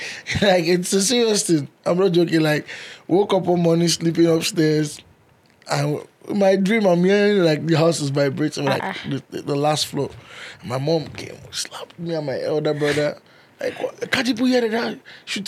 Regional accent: Port Harcourt, Rivers, Nigeria; also born or lived in Okrika; So, born in River State, Okrika. I'm from Okrika. And grew up in Port Harcourt.

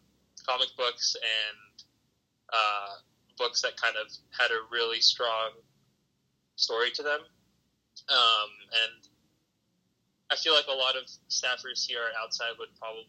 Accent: Virginia, United States; I grew up in Virginia. I grew up in pretty much like suburbia, outside of DC.

